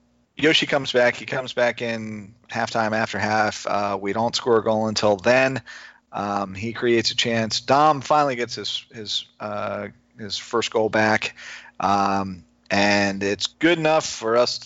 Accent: Maryland, United States; I'm from Maryland originally, and so. I've got a lot of Maryland pride in DC.

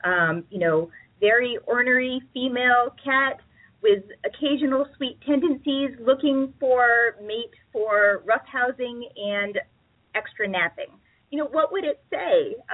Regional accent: Ohio, United States; It was very much an idyllic childhood, a quintessential middle American childhood. I grew up in Ohio.

